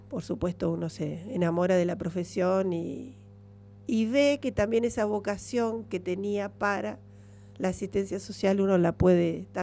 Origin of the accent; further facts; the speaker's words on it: Villa Constitución, Santa Fe, Argentina; Nacida y criada en Villa Constitución, barrio Silsa, adoptada por barrio Talleres.